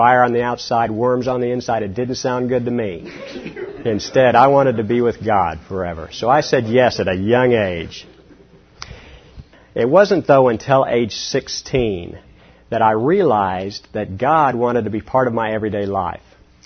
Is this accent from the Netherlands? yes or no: no; Oklahoma City, Oklahoma, United States; Myself, I was born and raised in Oklahoma, in Oklahoma City area. And I grew up in a Christian home.